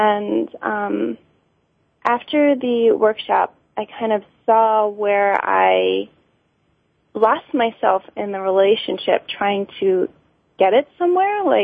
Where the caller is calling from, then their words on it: Pennsylvania, United States; Outside of the Philadelphia area in Pennsylvania.